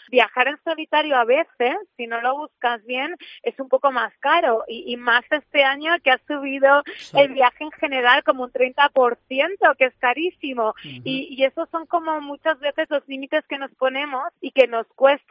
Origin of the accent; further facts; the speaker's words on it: Manzanares, Castilla-La Mancha, Spain; born there; yo soy periodista, nací en Manzanares